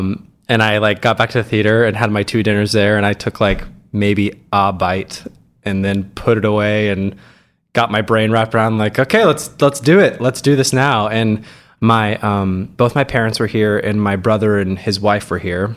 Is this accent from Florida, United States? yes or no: no; Hays, Kansas, United States; I grew up in Western Kansas, Hayes, Kansas, for any of you out there who know where it is. It's like halfway between Kansas City and Denver on I-70. Very small town.